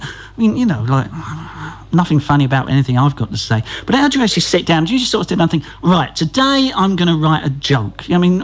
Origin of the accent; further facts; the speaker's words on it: London, United Kingdom; accent: Cockney; being a Cockney boy, you know, they sort of like, they tell it to me and like, and I sort of go, what?